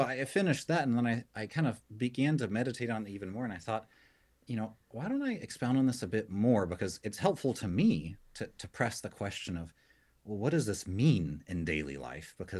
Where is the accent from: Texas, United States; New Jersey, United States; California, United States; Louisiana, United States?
Texas, United States; I'm also from Texas, so that probably would be too far of a reach.